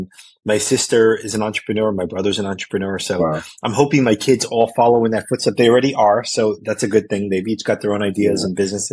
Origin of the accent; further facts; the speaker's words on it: Flushing, New York, United States; So I would say Flushing is where I was born and raised.